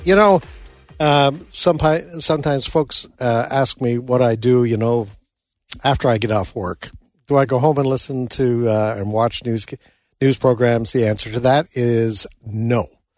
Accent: Canada; Yeah, I'm a Canadian. I confess.

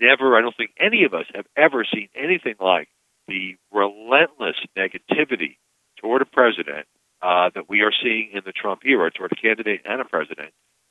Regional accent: Brooklyn, New York, United States; I'm a kid from Brooklyn who didn't go to Ivy League schools, although I did get a journalism degree at Columbia.

